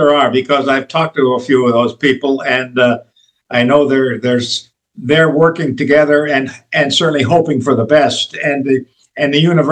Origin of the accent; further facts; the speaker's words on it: Lorain, Ohio, United States; I was born in the North, and in fact, I lived in Lorain, Ohio. I'm a very old person.